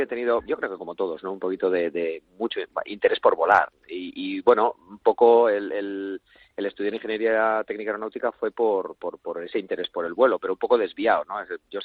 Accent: Navarre, Spain; born there; now in Madrid, Spain; tal como yo, que soy navarro de nacimiento, bueno, pero madrileño de adopción.

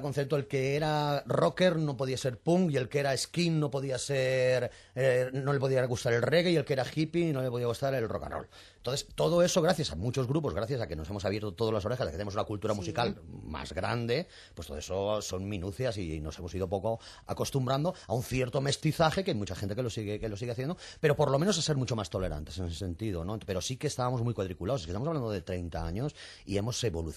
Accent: Spain; yo soy español

